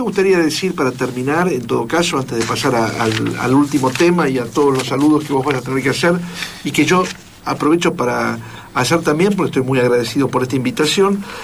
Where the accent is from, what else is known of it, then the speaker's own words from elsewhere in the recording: Argentina; Como soy argentino, lo único que quedó del tema jazzístico es justamente el título.